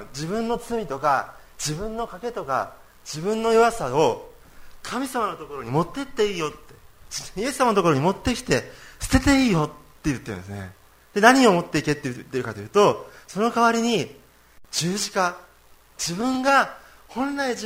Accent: Saga, Japan; moved away; 私佐賀の人間だったので

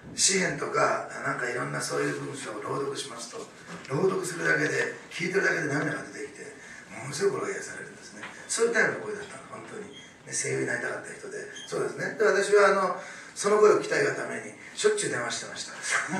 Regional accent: Osaka, Japan; 私は大阪出身なんですけど、大阪の名物は岩おこしの屋さんなんですね。

